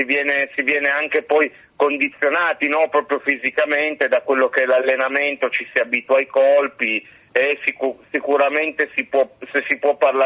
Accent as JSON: {"language": "Italian", "town": "Turin", "region": "Piedmont", "country": "Italy", "tie": "born there", "said": "la mamma è italiana, sono un mix in realtà, però sì, sono nato qui a Torino."}